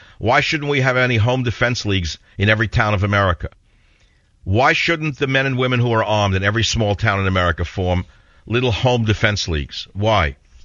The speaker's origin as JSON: {"language": "English", "region": "New York", "country": "United States", "said": "I said, look, kiddo, I'm originally from New York. Stop with the list price."}